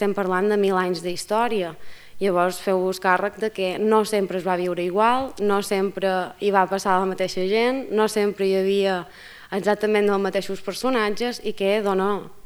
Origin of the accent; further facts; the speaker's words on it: Balearic Islands, Spain; accent: Mallorcan; sóc de Mallorca i això explica el meu accent tan estrany. Intento centralitzar el màxim que puc